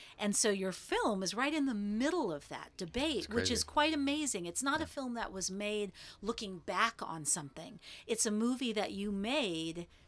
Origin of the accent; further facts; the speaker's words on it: Texas, United States; born there; I was born in Texas.